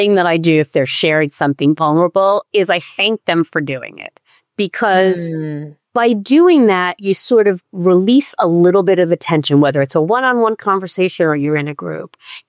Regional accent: New York, United States; moved away; I'm from New York originally.

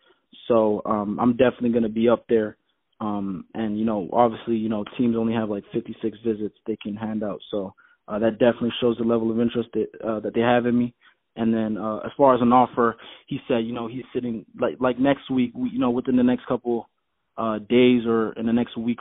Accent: Canada; I'm originally from Canada. You know, I'm closing, you know, I just passed on my first year down here.

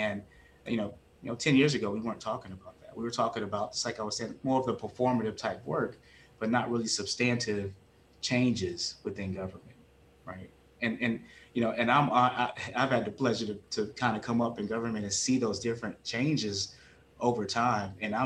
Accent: the South, United States; Growing up in the South, we have families on the Oakland Plantation in Natchitoches, Louisiana

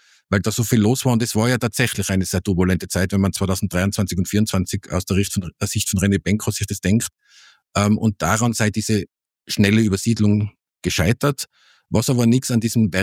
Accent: Innsbruck, Tyrol, Austria; Ich würde mal jetzt so als Innsbrucker sagen

